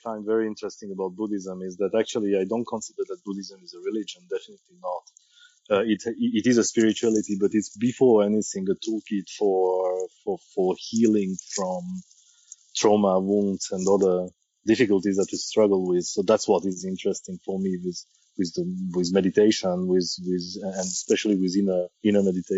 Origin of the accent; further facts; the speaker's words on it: Meyrin, Geneva, Switzerland; So I'm 43 years old. I was born in Geneva in 1972, in the cantonal hospital of Geneva. And I grew up for the first 24 years of my life in Meran, which is a small suburb next to Geneva.